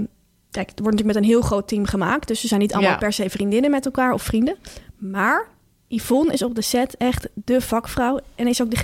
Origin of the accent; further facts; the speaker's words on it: Delft, South Holland, Netherlands; Of ik kom uit Delft